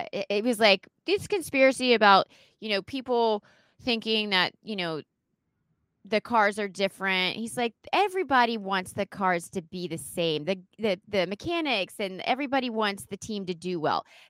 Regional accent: North Carolina, United States; And she also is from North Carolina, which I am from North Carolina.

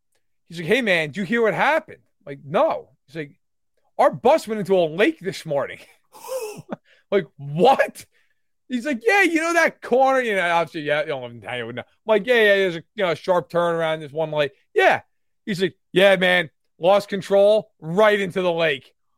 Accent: New York, United States; And in my town, I grew up in the Catskill Mountains. So certainly a mountainous town, but we had one mountain in particular, Chandelier, which is significant.

